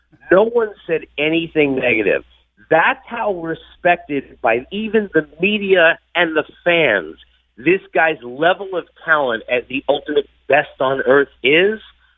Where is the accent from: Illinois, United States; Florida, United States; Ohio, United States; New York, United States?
New York, United States; Long Island; I grew up on Long Island.